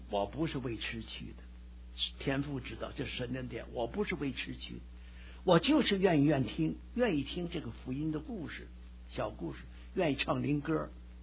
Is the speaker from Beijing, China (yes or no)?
yes; Beijing, China; also born or lived in Northeast China / Shanxi / Shanghai; 我的家乡，我是生在东北，长到北京，工作在山西，退休回上海，就这么四部曲。这回看亲来温哥华，五部曲。